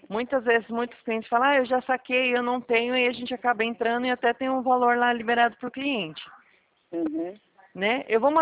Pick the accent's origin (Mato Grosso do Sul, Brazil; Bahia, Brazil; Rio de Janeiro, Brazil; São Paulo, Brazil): São Paulo, Brazil; Presidente Prudente; Eu sou aqui de Prudente